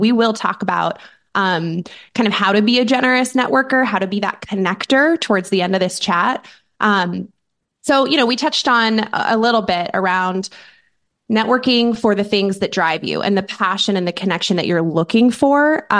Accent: Seattle, Washington, United States; I've only made one other move in my life outside of my hometown of Seattle.

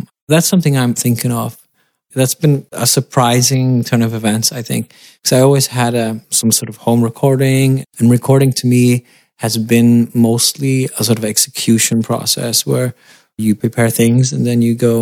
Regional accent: Faroe Islands; I'm from the Faroes

